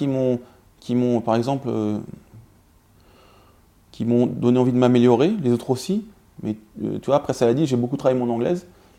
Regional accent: Paris, Île-de-France, France; Je viens de Paris

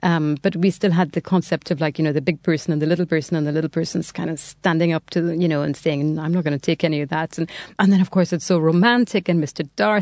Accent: Trinidad & Tobago; for me growing up in Trinidad, that I also was able to enjoy this book

